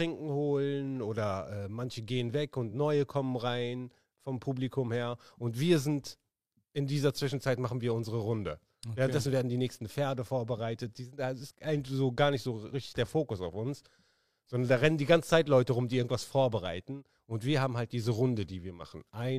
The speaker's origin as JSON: {"language": "German", "town": "Weckhoven", "region": "North Rhine-Westphalia", "country": "Germany", "tie": "born or raised there", "said": "Weil, guck mal, wo ich groß geworden bin, Weckhofen, das ist bekannt."}